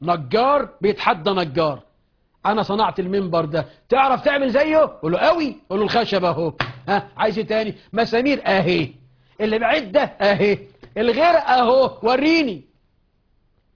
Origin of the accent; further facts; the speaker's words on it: Egypt; في مثل عندنا في مصر سمعته يجي من 15-20 سنة